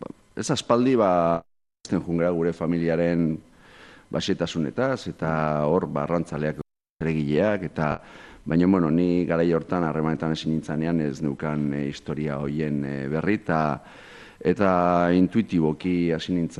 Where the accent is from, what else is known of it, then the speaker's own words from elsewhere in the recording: San Sebastián, Basque Country, Spain; ni donostiarra naiz, amarakua